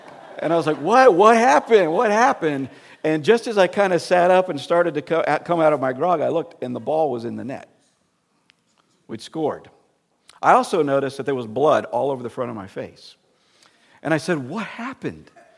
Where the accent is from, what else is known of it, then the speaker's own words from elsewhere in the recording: Florida, United States; I'm from Florida, so I can't give you my high school in the St. Louis area. I went to Keswick Christian High School in Florida.